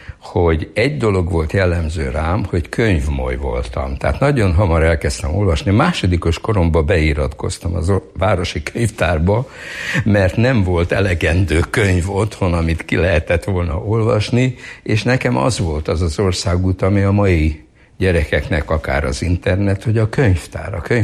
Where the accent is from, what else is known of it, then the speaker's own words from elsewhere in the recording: Mixnitz, Styria, Austria; born there; also born or lived in Hungary; Én voltak éppen 45. május 5-én a háború végén Obermixnitzbe születtem Ausztriába. De a szülők ugye visszavándoroltak Magyarországra